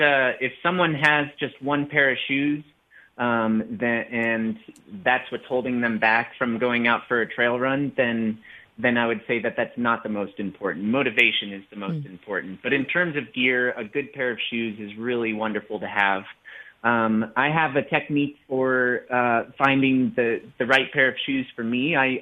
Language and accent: English; Rocky Mountains, United States; I got into trail running because I grew up in the Rockies.